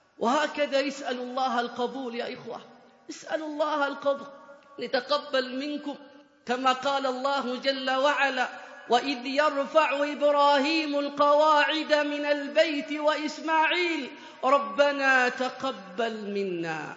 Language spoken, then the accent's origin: Arabic; Hadhramaut, Yemen; حتى من الطرائف هذه حصلت عندنا في حضرموت